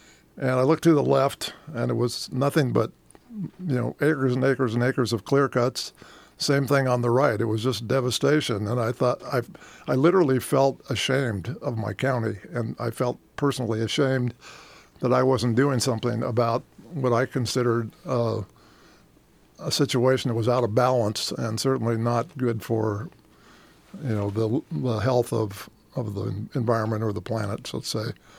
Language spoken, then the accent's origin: English; Grants Pass, Oregon, United States; I was raised in Southern Oregon, down in Grants Pass, timber country. My neighbors were loggers, and my best friends were loggers.